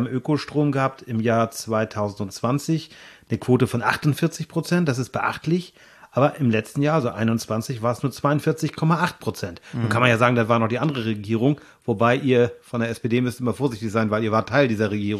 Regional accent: Schleswig-Holstein, Germany; ich bin ja nicht so wie du gebürtiger Lübecker, sondern bin hier zugezogen als Nordfriese

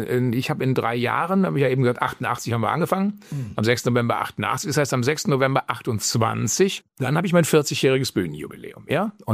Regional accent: Unna, North Rhine-Westphalia, Germany; Ich komme ja ursprünglich aus Unna.

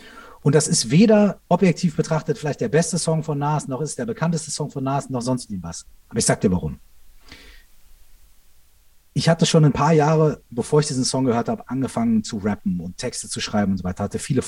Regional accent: Minden, North Rhine-Westphalia, Germany; Ich weiß noch, wie ich mal, bei uns in Minden gab es früher keinen Vinylladen, also es gab keinen Plattenladen.

